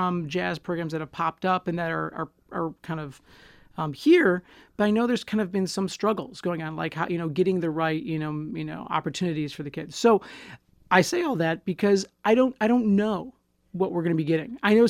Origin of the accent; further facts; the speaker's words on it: Grand Rapids, Michigan, United States; You know, I grew up in Grand Rapids, so I did the Grand Rapids Youth Symphony